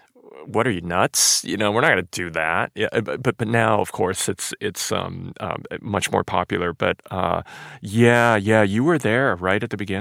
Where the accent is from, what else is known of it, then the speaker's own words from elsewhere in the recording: United States; you know, I am the American guy, the young guy that's here to sort of have some fun.